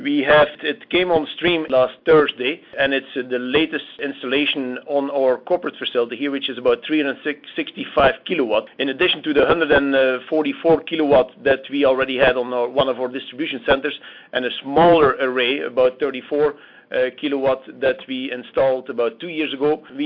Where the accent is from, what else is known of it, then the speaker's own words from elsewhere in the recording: Belgium; now in Rocky Face, United States; I say Rocky Face, Georgia. That's where I live, but obviously that's not where I'm from originally. I am from Belgium. I've been here for 20 years, and the U.S. is my country right now